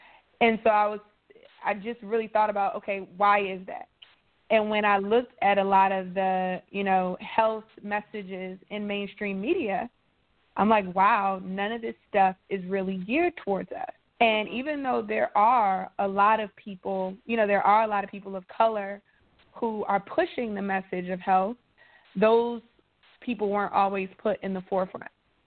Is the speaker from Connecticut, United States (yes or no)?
no; Washington, District of Columbia, United States; So I come from Washington, D.C. That's where I was born and raised.